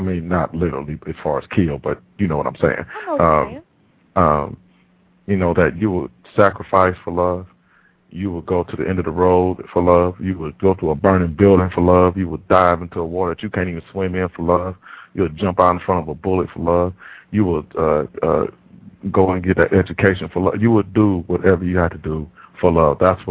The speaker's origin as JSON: {"language": "English", "town": "Indianapolis", "region": "Indiana", "country": "United States", "said": "I'm not sure what city you're from, but I'm from Indianapolis."}